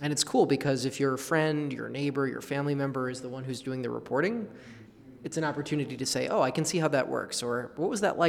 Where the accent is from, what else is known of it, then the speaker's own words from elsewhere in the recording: United States; I'm from the States